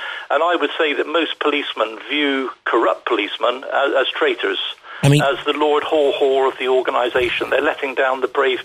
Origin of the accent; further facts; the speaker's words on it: South West England, United Kingdom; moved away as an adult; now in London, United Kingdom; I was a country boy, born and brought up in Devon, small town.